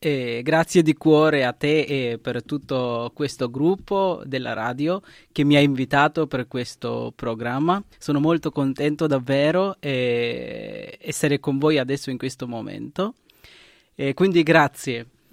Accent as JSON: {"language": "Italian", "country": "Sri Lanka", "second_language": "Italian", "said": "tanti anni che ho vissuto in Sri Lanka e poi ho cominciato anche la mia chiamata e proprio essendo nel mio paese"}